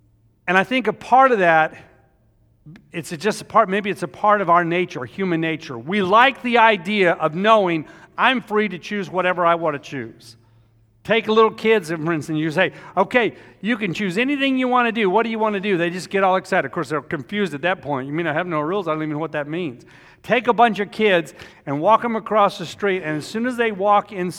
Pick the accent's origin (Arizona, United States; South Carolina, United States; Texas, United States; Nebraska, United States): Texas, United States; when I would tell them I was also from Texas, they would immediately go, oh, you are in America, you are free